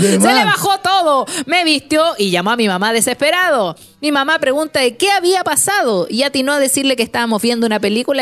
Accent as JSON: {"language": "Spanish", "country": "Chile", "lives_now": "United States", "said": "Comenzamos una relación a distancia, ya que ambas somos chilenas."}